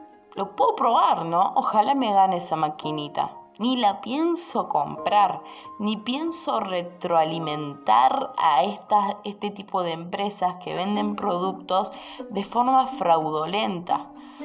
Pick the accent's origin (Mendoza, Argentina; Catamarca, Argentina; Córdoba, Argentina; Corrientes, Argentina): Córdoba, Argentina; Yo viajé, yo soy de Córdoba Capital, viajé a Buenos Aires